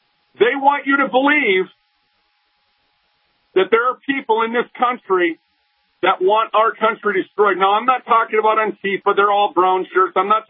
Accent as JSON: {"language": "English", "region": "Minnesota", "country": "United States", "said": "I said, I'm from Minnesota. I said, we're called a liberal state too."}